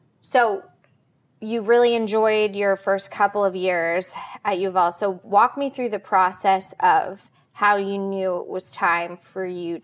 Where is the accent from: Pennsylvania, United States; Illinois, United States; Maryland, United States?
Maryland, United States; but I'm from Maryland